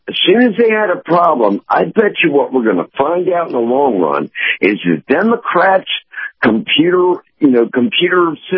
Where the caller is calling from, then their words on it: Treasure Island, United States; from Treasure Island.